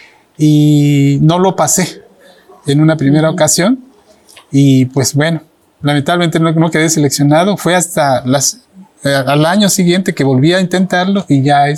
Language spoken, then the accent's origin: Spanish; Ticul, Yucatán, Mexico; Entonces me hizo la invitación a participar cuando yo estaba terminando la secundaria. Allá en mi pueblo, ¿no? Ahí uh-huh. En Ticul, Yucatán.